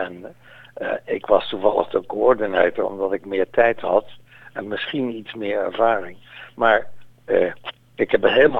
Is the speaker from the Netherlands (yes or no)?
yes; Leiden, South Holland, Netherlands; Maar dat doen alleen de Groningers en ik kom uit Leiden. Dus ik sprak een ander Nederlands.